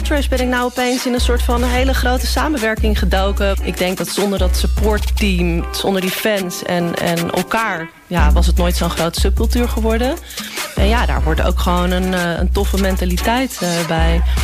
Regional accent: Amsterdam, North Holland, Netherlands; We komen uit de Bijlmer.

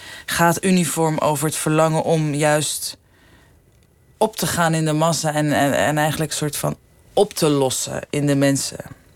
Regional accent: Iran; Het is een mix van Grieks, Iraans, waar ik vandaan kom, en Turks.

